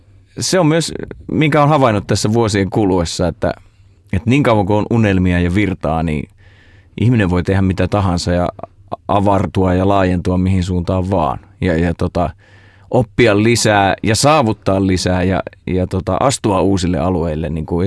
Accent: Ostrobothnia, Finland; mutta mä oon itse Pohjanmaalta kotoisin ja se on semmoinen hegemonia tapahtuma siellä

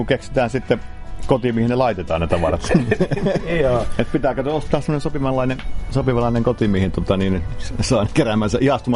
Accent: Saarijärvi, Central Finland, Finland; born there; Mä oon myöskin Keski-Suomen poikia. Mä oon syntynyt Saarijärvellä. Okay. Eli siitä 60 kilsaa Jyväskylästä.

